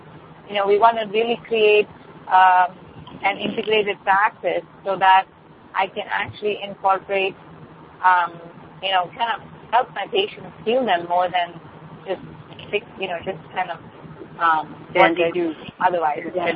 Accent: Wilmington, Delaware, United States; I'm from Wilmington, Delaware, and I'm a family practitioner in a traditional setting.

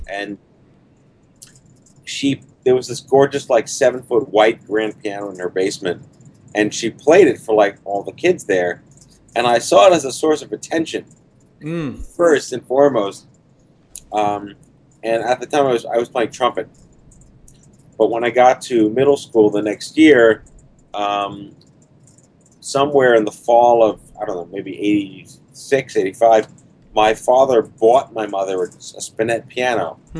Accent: Staten Island, New York, United States; also born or lived in Brooklyn; I grew up in, I was born in Brooklyn. I grew up on Staten Island in New York City. Moved back to Brooklyn after college

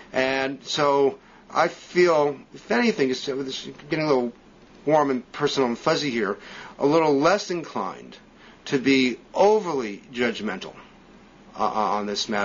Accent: United States; as an American, I feel kind of privileged to be able to talk to people who were in the room

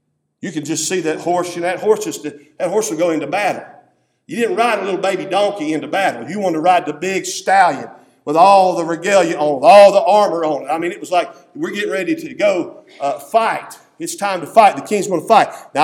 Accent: Princeton, United States; I remember when I was a kid, I grew up in Princeton.

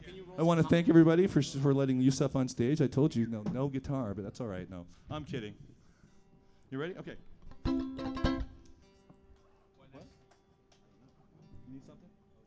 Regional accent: Seattle, Washington, United States; we are from Seattle.

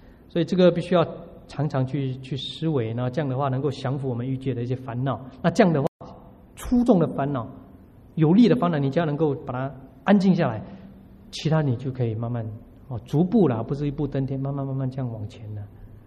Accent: Singapore; born there; 现在的人，像我出生在新加坡，我好久好久才看到猪，哎，猪长得怎么样？

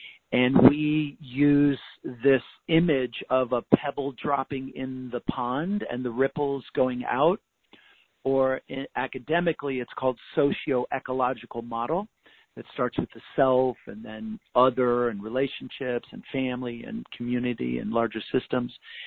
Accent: California, United States; Thank you so much for doing that work out in California. That's my home state, and we have family down there.

